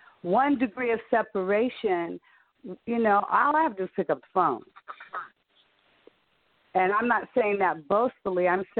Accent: Los Angeles, California, United States; I'm not from the Bay. I'm from L.A.

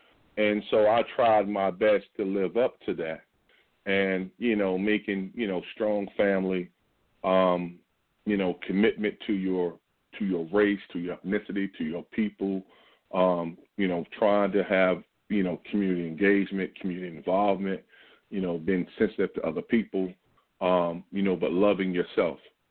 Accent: North Carolina, United States; And I grew up in North Carolina as a kid

